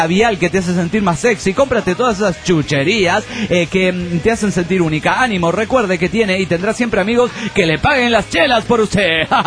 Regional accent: Monterrey, Nuevo León, Mexico; de Monterrey, Nuevo León, México.

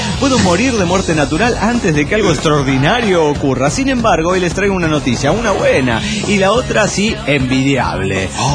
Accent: Morelia, Michoacán, Mexico; de Morelia, Michoacán.

